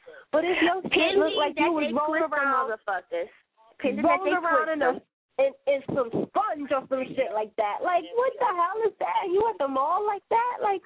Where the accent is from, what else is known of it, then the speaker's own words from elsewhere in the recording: New York, United States; because I'm used to that because I'm from New York.